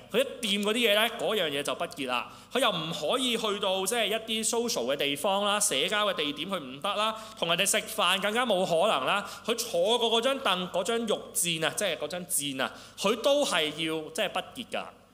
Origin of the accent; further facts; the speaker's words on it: China; 即係我哋中國人咧，好有智慧嘅